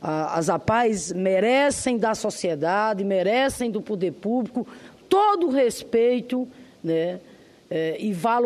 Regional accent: Rio Grande do Norte, Brazil; lá do meu estado, Rio Grande do Norte

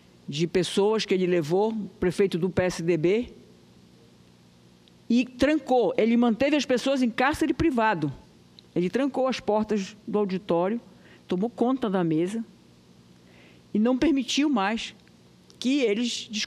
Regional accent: Brazil; Eu tenho fé no Brasil. Eu sou brasileira e acredito no Brasil, mas a gente tem que ir à luta.

